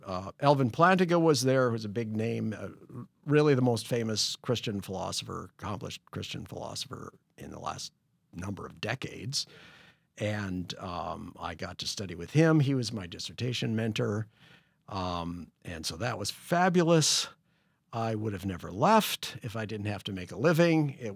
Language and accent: English; Minnesota, United States; also born or lived in Alberta, Canada; But I grew up here, in nearby. My father was the first president of the AFLC, so I grew up in New Hope and Plymouth, went to the local schools here.